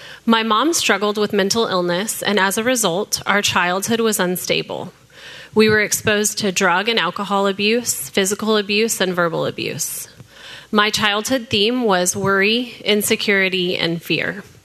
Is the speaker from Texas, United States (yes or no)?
yes; Dallas, Texas, United States; I was born and raised here in Dallas.